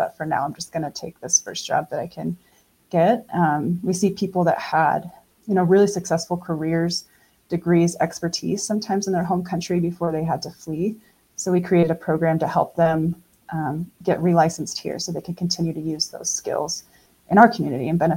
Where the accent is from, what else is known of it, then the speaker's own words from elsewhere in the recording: Idaho, United States; And just growing up in Idaho, I've always been really interested in other cultures and other languages.